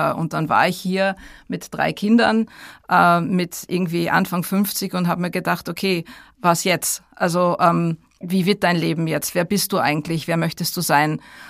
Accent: Düsseldorf, North Rhine-Westphalia, Germany; now in Austria; Also ich bin Beute-Österreicherin, ich bin eigentlich Deutsche, ich bin in Düsseldorf geboren und aufgewachsen, bin dann 1987

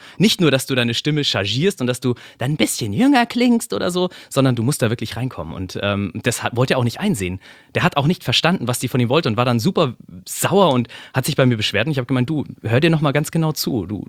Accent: Munich, Bavaria, Germany; ich bin ein Bayer, quasi ein Ausländer. also ich komme aus dem schönen München, aus dem Süden von Deutschland

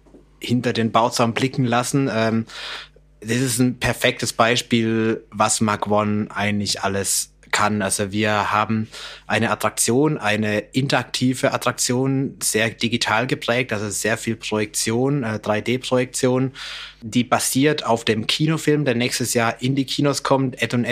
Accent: Switzerland; Aber ich bin ja Schweizer

